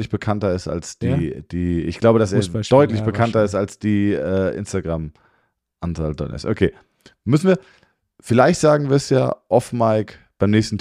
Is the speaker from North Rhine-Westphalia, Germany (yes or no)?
no; Groß-Gerau, Hesse, Germany; Und es gab in Groß-Gerau, wo ich aufgewachsen bin